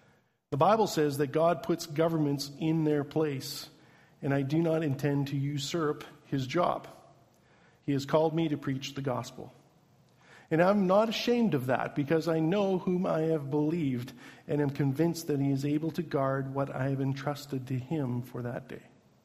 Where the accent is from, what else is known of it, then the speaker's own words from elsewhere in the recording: Newfoundland and Labrador, Canada; We are from Newfoundland